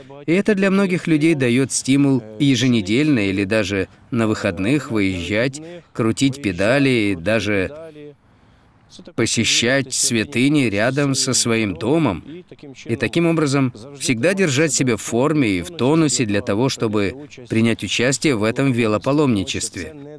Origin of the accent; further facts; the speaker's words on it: Zhytomyr, Zhytomyr Oblast, Ukraine; Мы из Житомира. Это будет наша первая поездка в Святогорск.